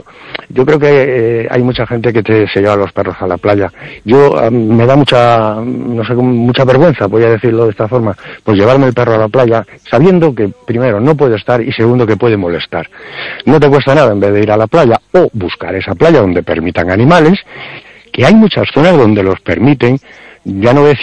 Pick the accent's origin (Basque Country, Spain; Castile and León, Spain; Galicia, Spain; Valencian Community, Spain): Galicia, Spain; los gallegos somos los gallegos y lo llevamos bien allá donde estemos.